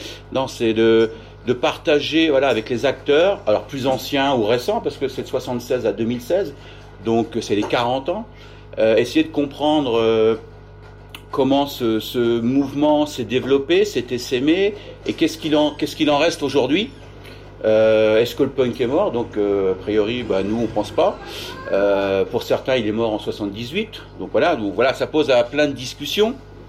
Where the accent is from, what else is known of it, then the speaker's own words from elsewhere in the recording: Normandy, France; Je suis surtout l'exovien, donc je suis normand.